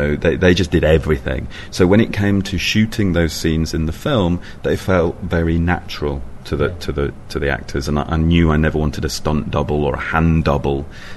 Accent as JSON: {"language": "English", "region": "Yorkshire and the Humber", "country": "United Kingdom", "tie": "born or raised there", "also_born_or_lived": "London", "said": "So I grew up on the Yorkshire Pennines in a very isolated place, and I lived there till I was 20, and then I escaped and I moved back to London. I moved to London for 20-odd years, and then I moved back to Yorkshire. I now live on the hill where the film was shot"}